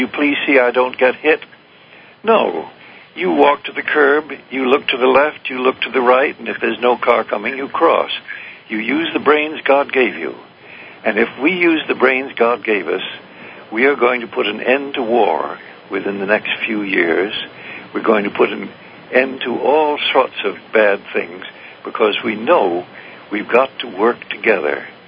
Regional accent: Beacon, New York, United States; My hometown has got 14,000 people. We have one day in which it's called the Spirit of Beacon Day

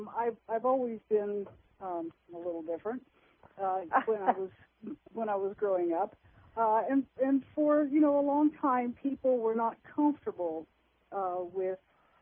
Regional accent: Panama; Well, actually, I'm originally from the Republic of Panama.

